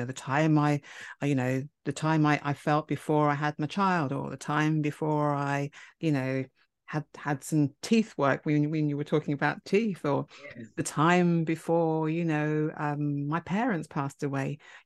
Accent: United Kingdom; I am British

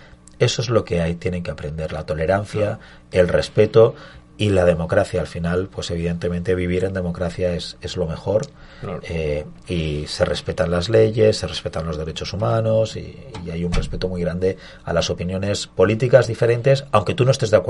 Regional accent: Madrid, Community of Madrid, Spain; yo soy de Madrid, yo voto por Madrid

